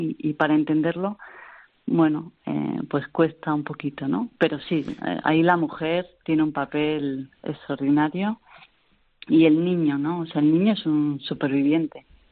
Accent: Spain; yo como española

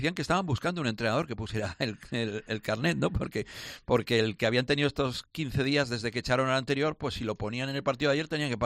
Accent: Barcelona, Catalonia, Spain; also born or lived in L'Hospitalet de Llobregat; la ciudad donde yo viví pues desde que nací. Aunque nací en Barcelona capital, pero viví en Hospitalet hasta los 6 años. Luego ya viví en Barcelona.

